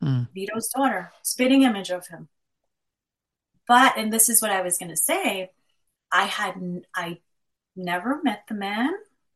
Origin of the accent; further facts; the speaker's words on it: New York, United States; I grew up in East Harlem, and my mother had moved from Puerto Rico to East Harlem, back in the 60s, and she was the first person in her family to do so.